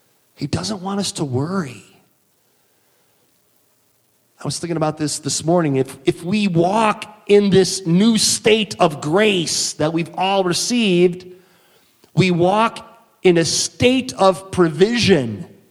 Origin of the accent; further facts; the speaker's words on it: Wisconsin, United States; I just got to say it because I'm from Wisconsin, so I'm claiming him too.